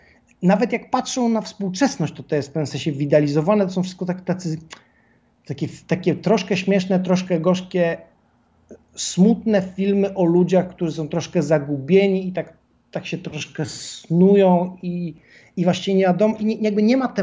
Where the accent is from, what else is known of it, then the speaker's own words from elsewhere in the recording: Czechia; I to jest też fajne, że jesteśmy właśnie z Czech